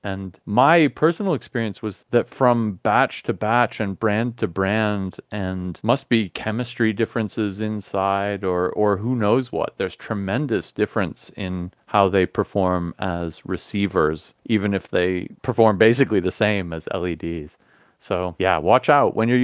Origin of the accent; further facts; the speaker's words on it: Nashville, Tennessee, United States; I grew up in Nashville. We had one called Javanco